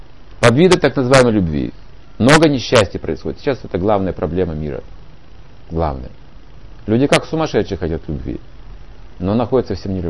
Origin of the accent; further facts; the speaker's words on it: Siberia, Russia; Мы же сибиряки, ну как?